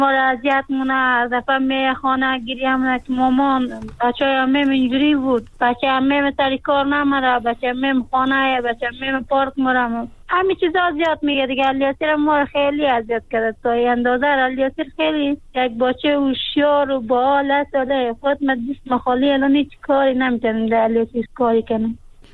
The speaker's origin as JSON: {"language": "Persian", "country": "Afghanistan", "tie": "born there"}